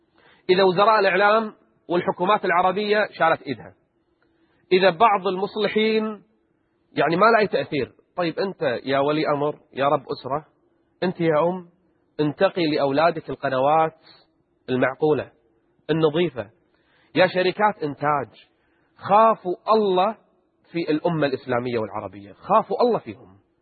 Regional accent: Kuwait; تذكرون الفضائية اللي فتحت عندنا بالكويت في انتخابات مجلس الأمة

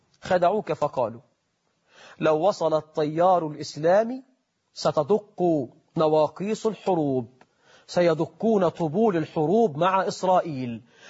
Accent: Egypt; قلت له رايح أتفرج زي الناس، هو أنا مش من مصر ولا إيه؟

